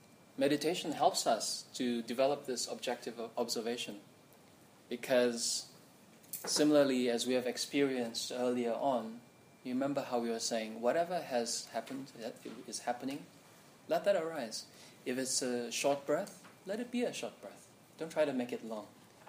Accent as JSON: {"language": "English", "country": "Fiji", "said": "I'm from Fiji, so we actually have cyclones."}